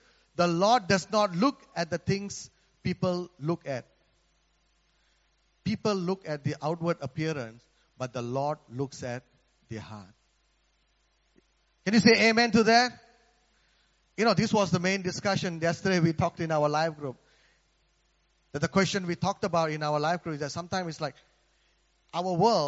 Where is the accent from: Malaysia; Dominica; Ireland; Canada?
Malaysia; For those who don't know where I come from Malaysia. I'm a Malaysian Indian